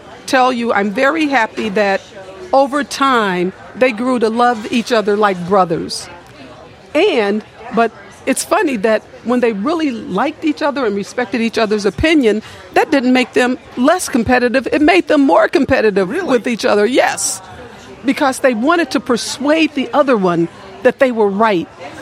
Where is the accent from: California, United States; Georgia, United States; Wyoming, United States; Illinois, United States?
Illinois, United States; Chicago; as a kid, I grew up on the Near West Side of Chicago.